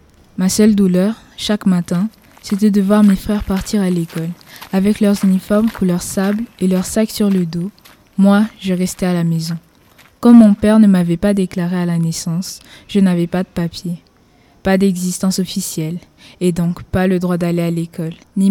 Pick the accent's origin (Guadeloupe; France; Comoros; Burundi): Burundi; Ginga, Kirundo Province; born there; Je suis née à Ginga, un petit village au Burundi, à 7 heures de marche de la capitale de la province, Kirundo.